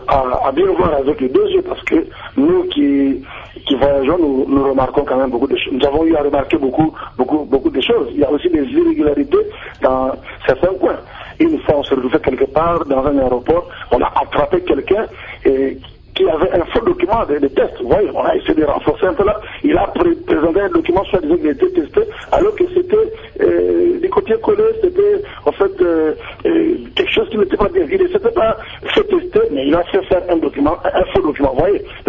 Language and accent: French; Kongo Central, DR Congo; par exemple chez nous au Congo central, qu'il y a eu une baisse sensible des cas de contamination.